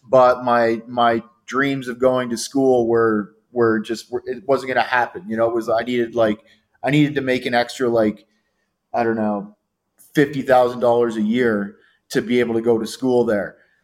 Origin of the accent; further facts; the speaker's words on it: Canada; I was always growing up in Canada, always like kind of environmentally oriented and really loved nature and the forests and things like that.